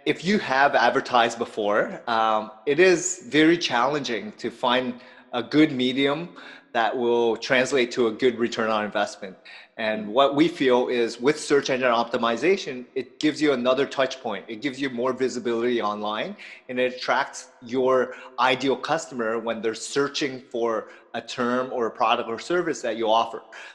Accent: Hamilton, Ontario, Canada; I came from Vietnam. My family came from Vietnam. I was born shortly after, a couple weeks after actually, and I grew up in Hamilton.

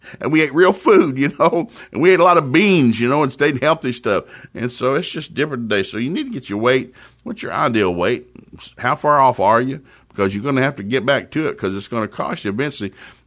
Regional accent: the South, United States; I grew up in the South, and we didn't have any beef. We had pork.

